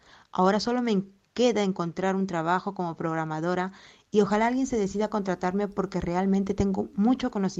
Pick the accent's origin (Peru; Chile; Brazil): Peru; now in Madrid, Spain; soy peruana. Aquí en Madrid me he estado dedicando al servicio doméstico